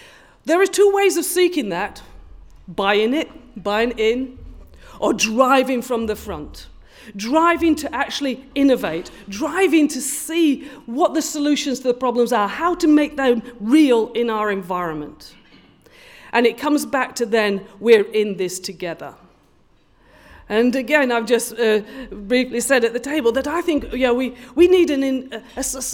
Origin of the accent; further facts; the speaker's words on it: Yorkshire and the Humber, United Kingdom; moved away; I was a bit older when I got here. And Somerset, let's face it, it's posh. I came from Yorkshire, which is not.